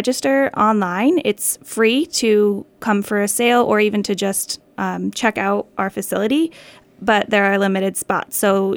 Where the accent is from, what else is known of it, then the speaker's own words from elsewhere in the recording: Old Lyme, Connecticut, United States; Yeah, I grew up in Old Lyme, Connecticut, and went to school in Connecticut